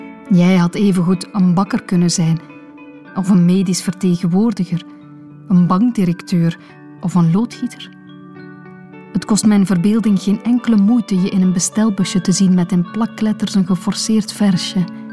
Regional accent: West Flanders, Belgium; Ik ben zelf West-Vlaming, dus ik mag zoiets zeggen.

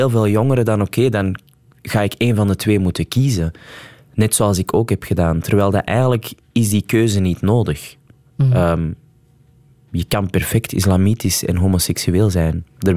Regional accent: Flanders, Belgium; voor mij is er ook maar één plek waar ik ben geboren en waar ik vandaan kom, en dat is Vlaanderen.

